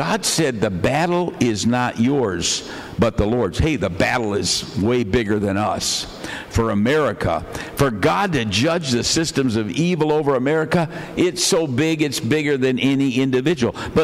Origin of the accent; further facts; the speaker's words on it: Grand Rapids, Michigan, United States; born there; That's where I'm from. I was born in Grand Rapids.